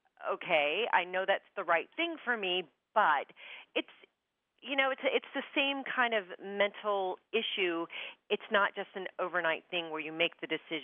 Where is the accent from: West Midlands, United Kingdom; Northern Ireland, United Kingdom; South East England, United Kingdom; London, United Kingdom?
London, United Kingdom; I grew up in London because of my dad's job.